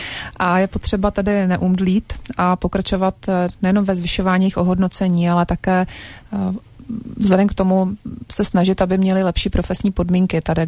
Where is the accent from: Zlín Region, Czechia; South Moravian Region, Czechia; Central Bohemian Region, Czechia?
South Moravian Region, Czechia; Brno; protože sama jsem z Brna a my ano.